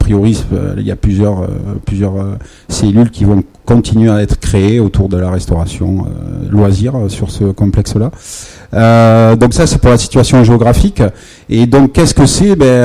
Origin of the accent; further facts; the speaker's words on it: Pau, Nouvelle-Aquitaine, France; je suis originaire de Pau, palois.